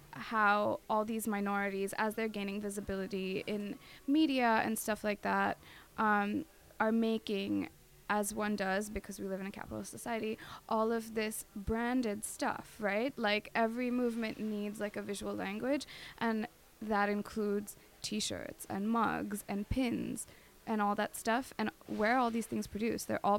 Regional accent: India; now in United States; I moved from India to the States, so I've been, like, really conscious of, like, just the different levels of class and privilege, and I've been fairly privileged growing up in India

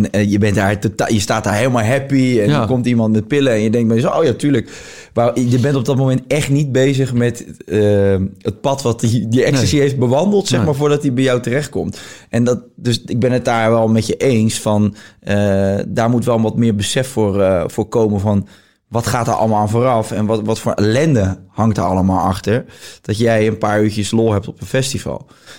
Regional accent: Netherlands; ik ben ook opgegroeid in Nederland. Ik woon hier al 30 jaar en ik ben dus ook opgegroeid met het idee

